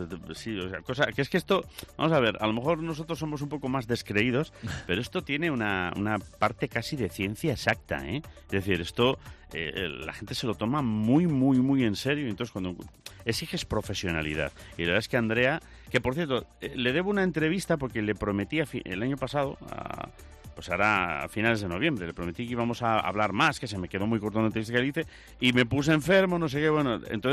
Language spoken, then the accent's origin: Spanish; Lugo, Galicia, Spain; yo empadronado en Benavente y en Zamora. O sea, a mí me cabrea y yo soy de Lugo